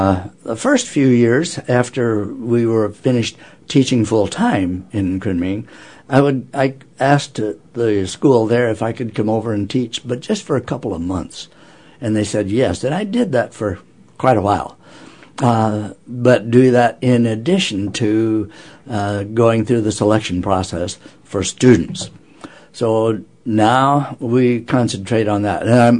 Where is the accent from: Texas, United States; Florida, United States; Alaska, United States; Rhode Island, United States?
Alaska, United States; ask, where are you from? And I'd say, Alaska.